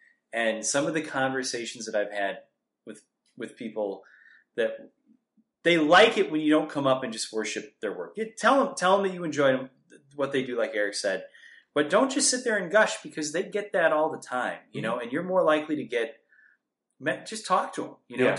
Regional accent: Wisconsin, United States; and I mentioned that I was from Wisconsin, and we were talking about, you know, the differences and similarities between Wisconsin and Scotland living

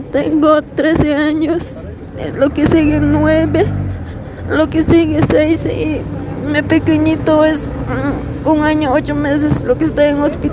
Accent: San Pedro de Macha, Potosí, Bolivia; Yo soy de San Pedro de Macha, más arriba se llama Bandurane. Yo vivo sola, tengo 4 ovitas. Y mi hijita, así estábamos viviendo en campo.

